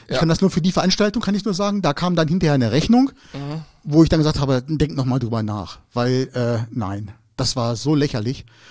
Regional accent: Hildesheim, Lower Saxony, Germany; ich komme aus Hildesheim

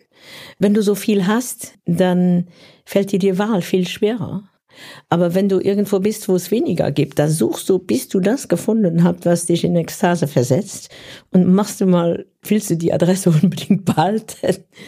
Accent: Luxembourg; Ja, ich fühle mich auch als Luxemburgerin und so zwischen Belgien, Deutschland, Frankreich.

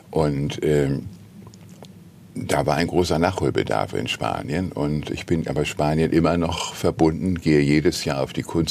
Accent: Hamburg, Germany; so schlecht ist das Wetter in Hamburg auch gar nicht, wie als Hamburger.

